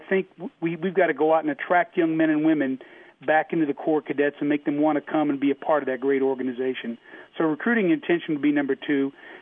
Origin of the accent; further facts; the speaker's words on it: Houston, Texas, United States; Well, if you look at my bio, I grew up here in Houston, Texas